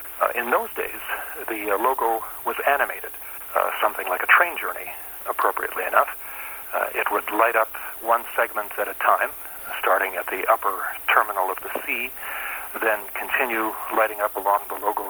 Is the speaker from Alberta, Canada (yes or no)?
yes; Alberta, Canada; as a child, growing up near Edmonton in the early 1960s